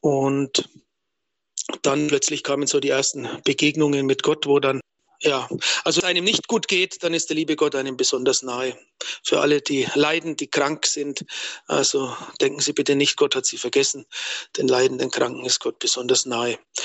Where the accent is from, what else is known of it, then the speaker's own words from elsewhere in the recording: Bayreuth, Bavaria, Germany; Ich bin evangelisch getauft worden. Ich komme aus Oberfranken, bin in Bayreuth geboren, in Deutschland, in Bayern halt, Nordbayern. Und das ist Diaspora, also da gibt's vor allem Lutheraner eben, Protestanten